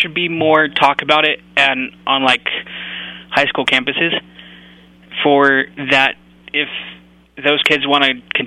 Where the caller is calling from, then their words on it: Atascadero, California, United States; from Tascadero, currently working at Paso High School as a custodian.